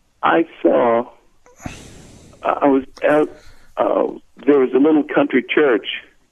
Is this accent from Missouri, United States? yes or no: yes; Missouri, United States; I'm from Missouri. My parents lived near Farmington, Missouri, you know, kind of close to Rush Limbaugh territory.